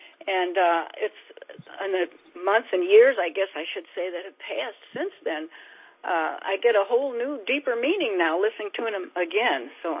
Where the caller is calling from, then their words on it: Temple, Texas, United States; from Temple, Texas